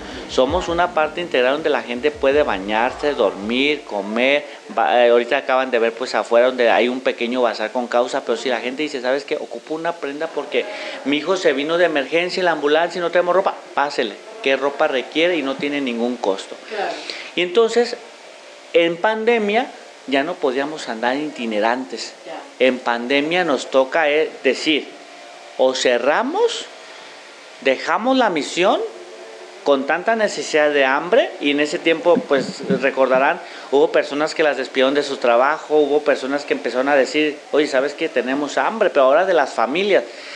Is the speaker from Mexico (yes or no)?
yes; Tecomán, Colima, Mexico; soy de Tecomán, Colima, en mi pueblo tembló